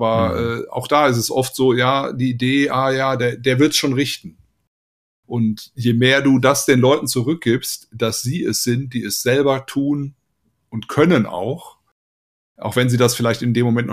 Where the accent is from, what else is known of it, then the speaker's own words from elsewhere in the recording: Soest, North Rhine-Westphalia, Germany; da stand ich bei mir in meiner Heimatstadt in Soest auf dem Marktplatz im Sommer und da war ich 24 ungefähr